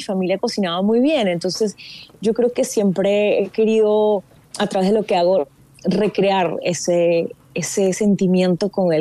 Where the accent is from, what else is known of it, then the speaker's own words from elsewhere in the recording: Miami, Florida, United States; born there; now in New York, United States; yo vivo en Nueva York hace 21 años, yo nací en Miami